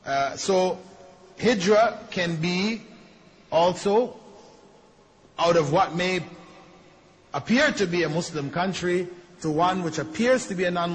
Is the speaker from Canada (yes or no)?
yes; Canada; I'm a Canadian, I went to Medina to study, graduated from Medina.